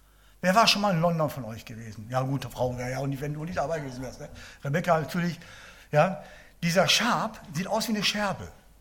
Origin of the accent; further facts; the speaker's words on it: Hamburg, Germany; Ich bin ein Hamburger und jeder weiß das.